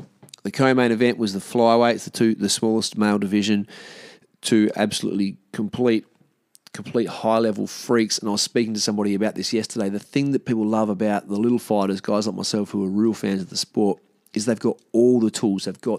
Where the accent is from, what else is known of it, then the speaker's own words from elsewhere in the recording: Australia; dominant victory by the best featherweight of all time, who's an Australian guy, which is pretty cool as an Australian.